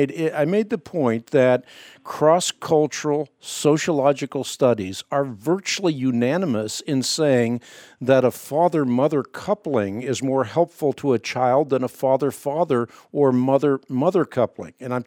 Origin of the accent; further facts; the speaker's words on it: Leiden, South Holland, Netherlands; born there; first language Dutch; English is a second language; Well, I was born in the Netherlands. I was born in Leiden. Dutch is my first language.